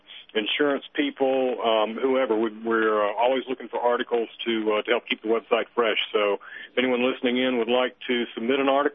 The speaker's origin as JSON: {"language": "English", "town": "Columbia", "region": "South Carolina", "country": "United States", "tie": "born there", "lives_now": "Spartanburg, United States", "said": "I was born in Columbia a number of years ago, moved to Spartanburg in 1980"}